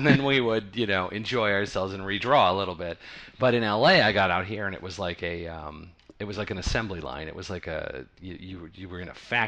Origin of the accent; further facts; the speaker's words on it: New Mexico, United States; moved away; also born or lived in New York; Because I'm from New Mexico, so I left and I went to New York.